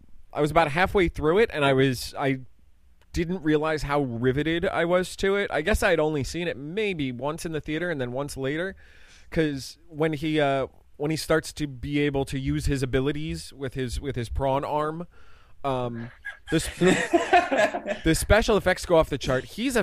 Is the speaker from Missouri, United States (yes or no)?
no; New Jersey, United States; We're from New Jersey. You don't apologize.